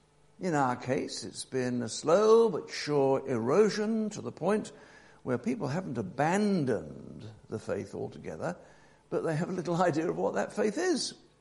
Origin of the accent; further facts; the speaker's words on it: England, United Kingdom; the Christian faith has been an integral part of being English, being British in the past. In many ways, it made us what we were.